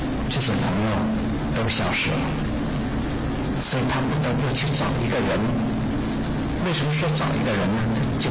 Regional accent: China; 这个我们中国人非常了解这个

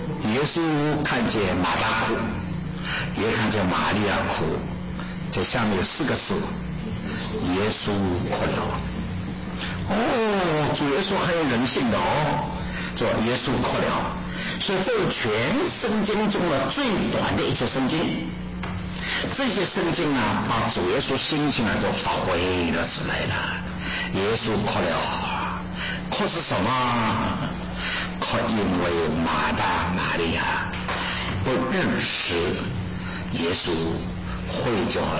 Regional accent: China; 我们中国人啊，不知不觉被孔夫子的教训所捆绑住了。

